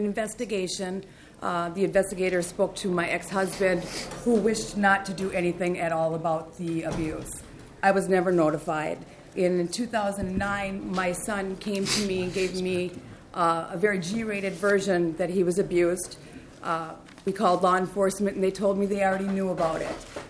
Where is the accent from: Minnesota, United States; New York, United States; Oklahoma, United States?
Minnesota, United States; Clara City; I'm from Clara City.